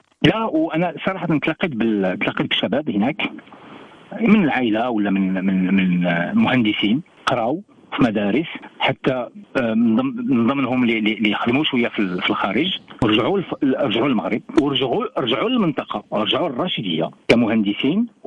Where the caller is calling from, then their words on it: United Arab Emirates; أنا بحكيكم من الإمارات ولكن منطقتنا دائما في قلوبنا صراحة